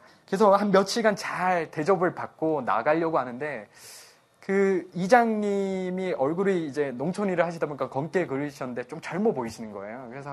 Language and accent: Korean; Pohang, North Gyeongsang, South Korea; born there; 제가 경상북도 포항에 굉장히 시골에서 태어난 그 촌놈이